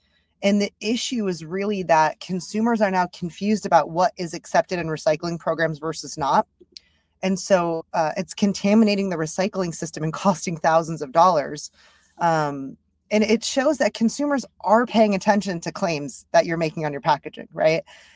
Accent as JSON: {"language": "English", "town": "Philadelphia", "region": "Pennsylvania", "country": "United States", "said": "I can say that because I'm from Philly. Big Eagles fan."}